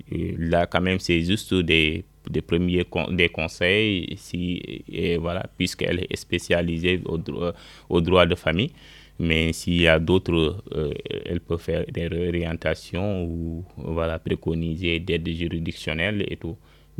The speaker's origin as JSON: {"language": "French", "region": "Dakar", "country": "Senegal", "said": "Moi, je suis originaire au nord du Sénégal, mais voilà, je viens de Dakar quand même."}